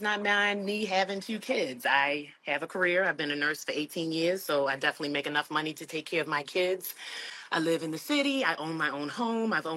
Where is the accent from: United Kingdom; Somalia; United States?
United States; Baltimore, Maryland; You know, I'm from Baltimore. It's a lot of bums around here, respectfully.